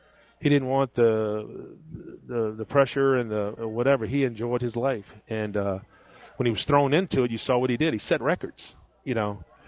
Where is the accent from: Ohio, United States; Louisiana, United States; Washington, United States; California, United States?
Louisiana, United States; Thibodaux; And I was from Thibodaux with Eric Anosek, and I would go work out over there.